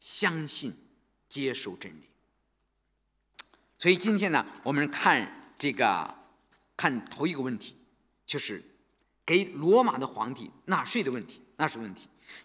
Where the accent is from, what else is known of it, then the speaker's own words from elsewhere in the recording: China; 就像我们四几年的时候我们中国人被日本征服了一样，你知道了吧